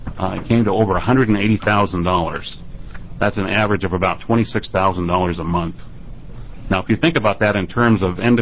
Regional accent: Gresham, Oregon, United States; from Gresham.

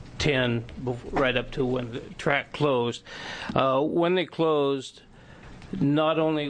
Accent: Oregon, United States; I'm the official fish out of water here. Real quick, born and raised in Oregon, raised greyhounds since 1980.

